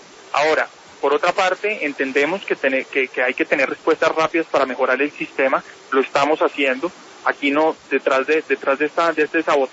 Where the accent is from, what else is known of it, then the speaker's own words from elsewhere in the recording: Colombia; como ciudadanos, como colombianos